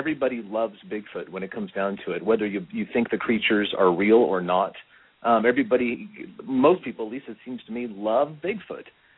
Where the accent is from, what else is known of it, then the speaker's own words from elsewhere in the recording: Long Beach, California, United States; I grew up in Long Beach, California.